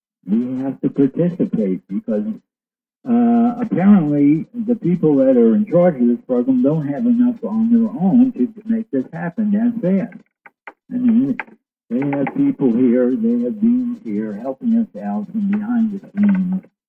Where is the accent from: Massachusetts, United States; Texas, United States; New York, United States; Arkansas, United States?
New York, United States; I'm from New York.